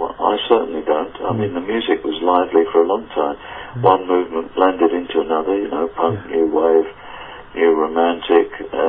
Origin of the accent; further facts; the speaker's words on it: London, United Kingdom; I am a Londoner, but I came down to London again to freelance